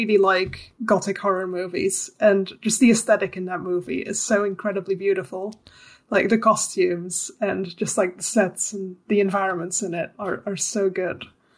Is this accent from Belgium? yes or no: yes; Belgium; first language Dutch; English is a second language; moved away as an adult; now in United Kingdom; I'm from Belgium. I've seen so many people try and guess where my accent is from, and I've not seen anyone place it correctly. So English is my second language. First language is Dutch.